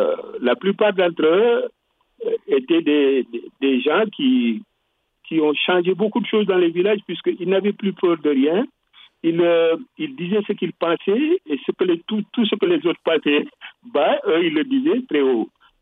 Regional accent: Senegal; now in France; Il est mort en 85, j'avais déjà quitté le Sénégal. Moi, j'ai quitté le Sénégal, j'étais en France depuis 1968.

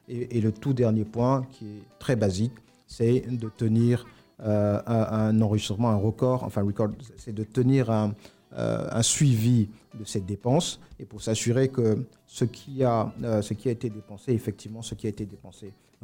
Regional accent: Côte d’Ivoire; moved away; c'était le premier retour chez moi en Côte d'Ivoire.

